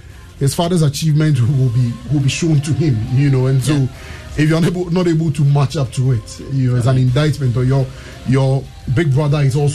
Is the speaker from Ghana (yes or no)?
yes; Ghana; I mean, as a Ghanaian, I'm excited because of what we could achieve as a country, the Black Stars could achieve.